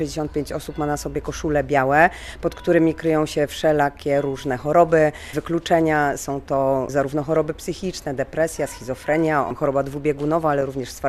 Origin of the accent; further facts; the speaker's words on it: Skierniewice, Łódź Voivodeship, Poland; Ja jestem ze Skierniewic